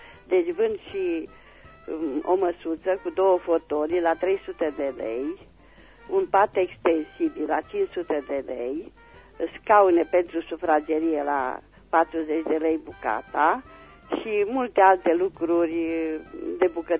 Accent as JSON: {"language": "Romanian", "town": "Reșița", "region": "Caraș-Severin", "country": "Romania", "said": "sunt din Reșița"}